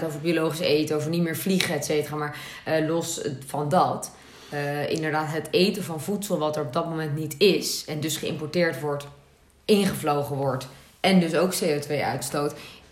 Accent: Netherlands; Ik weet wel, als Nederlanders, we eten natuurlijk veel kwark.

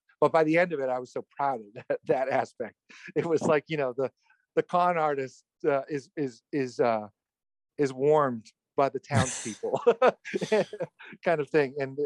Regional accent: Dedham, Massachusetts, United States; I think I'm from Dedham, Massachusetts.

